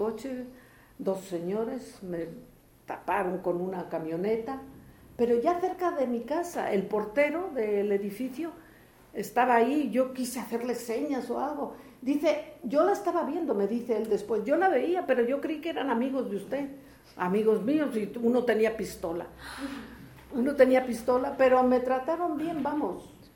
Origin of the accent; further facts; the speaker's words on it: Spain; born there; solicité el pasaporte español, porque yo nací en España.